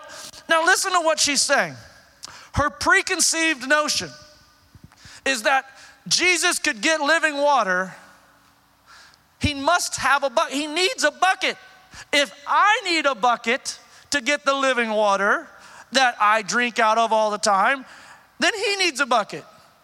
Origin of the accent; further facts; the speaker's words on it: Oklahoma, United States; Man, I'm from Oklahoma. And when I went to seminary East Texas.